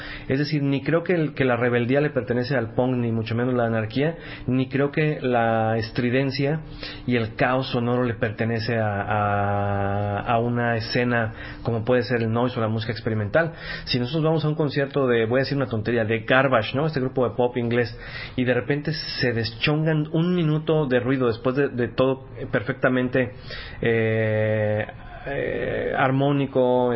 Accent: Guadalajara, Jalisco, Mexico; en México y en ciudades que no son necesariamente la capital, yo soy de Guadalajara

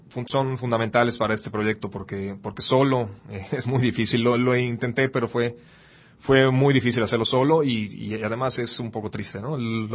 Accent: Yucatán, Mexico; porque somos yucatecos ambos

